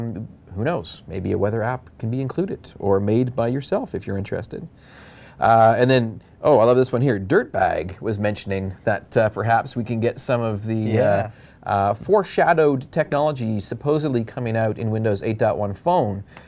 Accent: Canada; You know, and I'm the Canadian, eh?

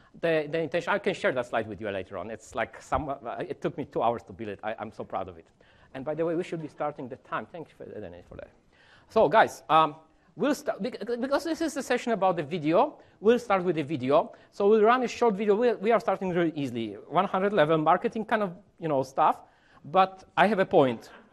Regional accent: Poland; English is a second language; As you can hear, probably already from my accent, I'm not from US, I'm from Poland.

